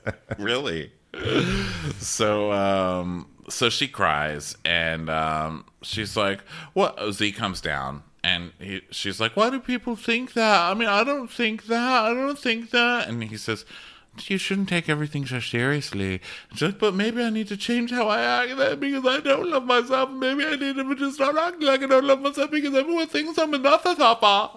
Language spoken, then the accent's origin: English; the South, United States; No, please, I'm from the South.